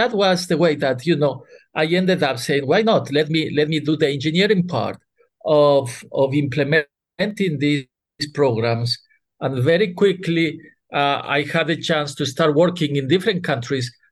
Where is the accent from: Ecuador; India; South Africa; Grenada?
Ecuador; English is a second language; moved away as an adult; now in United States; in my own country, Ecuador, I'm from Ecuador. And then I moved to the U.S. for doing the master's and PhD